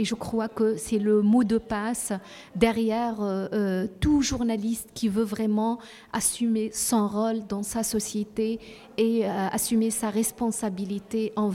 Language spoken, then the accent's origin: French; Tunisia; Chez nous en Tunisie, 80% des femmes, 80% des gens qui travaillent dans le domaine de l'agriculture, ce sont des femmes.